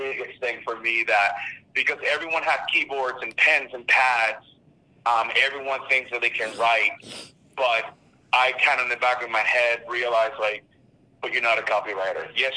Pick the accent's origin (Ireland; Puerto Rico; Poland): Puerto Rico; It's an extension of everything I loved about growing up in Puerto Rico.